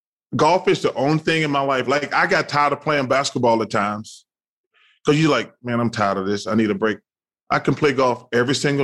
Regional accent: Alabama, United States; Growing up in Alabama, there's nothing but lakes and ponds.

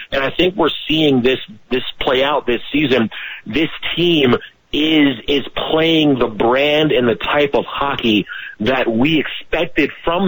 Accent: Detroit, Michigan, United States; now in Seattle, United States; I'm from Detroit originally, and usually around this time, we're growing up, we're getting our first snow. So this actually reminds me a little bit of home.

